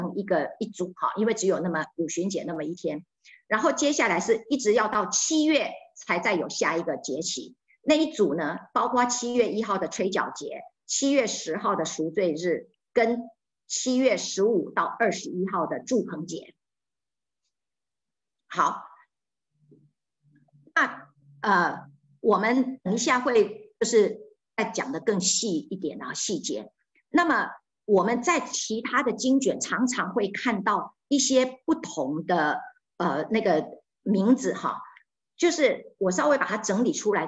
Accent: China; 我们中国人是春耕夏耘秋收冬藏

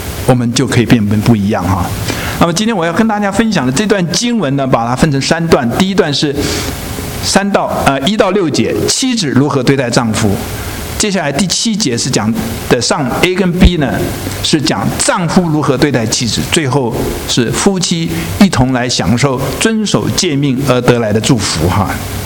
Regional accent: Taiwan; 我是从台湾来的。那台湾很多的家庭呢，都是大男人主义，我们家也是。

